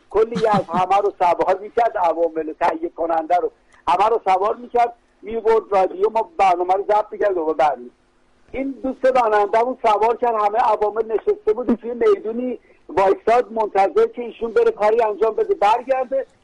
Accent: Tehran, Tehran Province, Iran; born there; also born or lived in Yazd; خود من ولی متولد تهرانم و خب به هر حال بیشتر سالها اینجا بودم و اونجا بودم

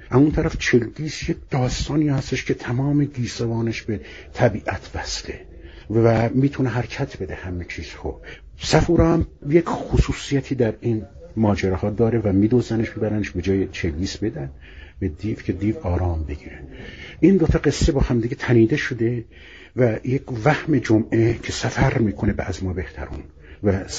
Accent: Bandar Abbas, Hormozgan, Iran; من خودم که اهل بندر عباس هستم، با این آیین‌ها بزرگ شدم.

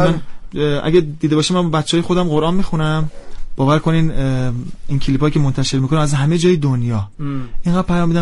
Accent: Iran; یه بنده خدایی اومد گفتش که آقا شما کجایی هستین؟ من گفتم ایرانی.

